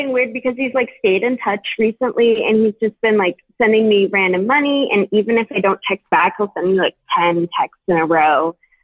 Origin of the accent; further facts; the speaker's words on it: Pennsylvania, United States; now in Bali, Indonesia; I'm 24, and I'm from Pennsylvania, but I'm actually calling from Bali right now.